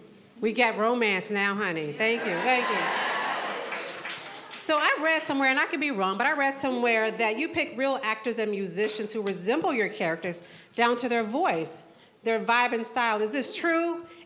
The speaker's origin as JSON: {"language": "English", "region": "Oklahoma", "country": "United States", "said": "And I'm from Oklahoma, so I was not even exposed to Black books."}